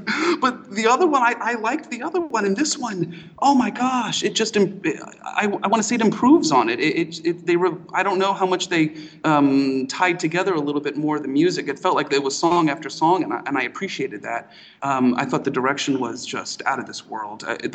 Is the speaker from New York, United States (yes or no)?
yes; Elmira, New York, United States; When I was a kid growing up in Elmira, New York